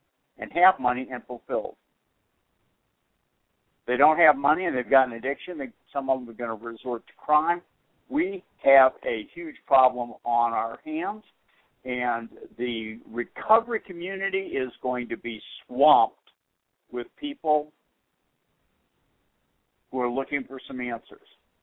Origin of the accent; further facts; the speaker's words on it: Newton, Massachusetts, United States; now in Atlanta, United States; reminding me more of where I grew up in Newton, Massachusetts, than in the Deep South, where I have been most of my adult life.